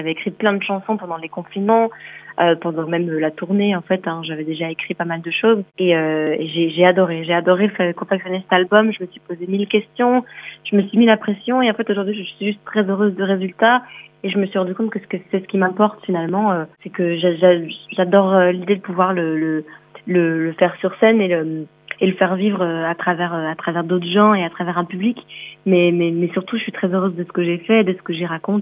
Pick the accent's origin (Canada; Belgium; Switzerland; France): Belgium; Brussels, Brussels-Capital Region; Moi, j'ai étudié en Flandre la musique, donc j'ai passé du temps là-bas. J'ai grandi à Bruxelles, qui est une ville bilingue, et je parle français, donc j'ai vraiment un lien avec les trois langues.